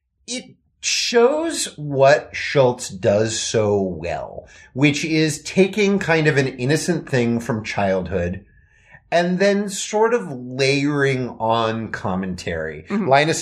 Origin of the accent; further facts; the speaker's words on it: New England, United States; I'm from New England.